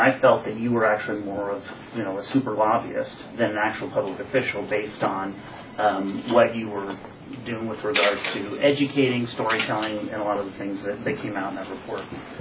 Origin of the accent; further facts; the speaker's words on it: Roseburg, Oregon, United States; I come from Roseburg.